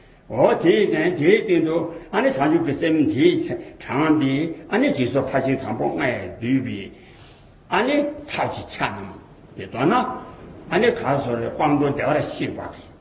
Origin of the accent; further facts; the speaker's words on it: Northeast China, China; 俺们东北人，东北人天气出去早嘛